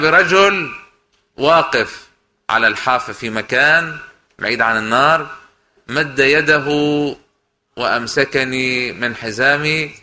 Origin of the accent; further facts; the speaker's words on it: Lebanon; وعندنا بلبنان ببعلبك صارت قصة من هالقبيل